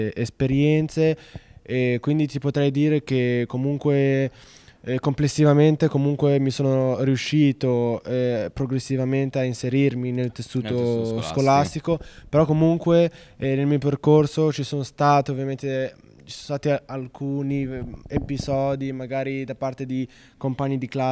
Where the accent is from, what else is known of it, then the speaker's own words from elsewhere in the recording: Modena, Emilia-Romagna, Italy; born there; sono nato a Modena, quindi sono sin dalla nascita cittadino italiano, ma ho i genitori originari del Marocco, quindi sono marocchini.